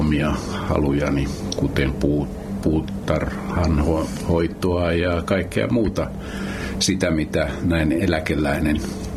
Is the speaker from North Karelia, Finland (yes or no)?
no; Helsinki, Uusimaa, Finland; olen kotoisin Helsingistä. 66 vuotta sitten Punavuoressa ensimmäinen asunto, jonneka pienenä saavuin niin, tai synnyin, niin sieltä kotoisin ja voi sanoa, että Helsingissä eri puolella 60 vuotta viettäneenä, niin se riitti Helsinkiä ja nyt sitten tällä hetkellä asun Varsinais-Suomessa